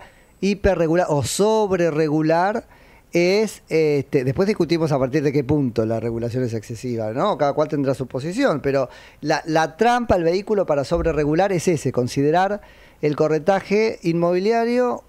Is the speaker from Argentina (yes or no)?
yes; San Andrés de Giles, Buenos Aires Province, Argentina; yo siempre soy de San Andrés de Giles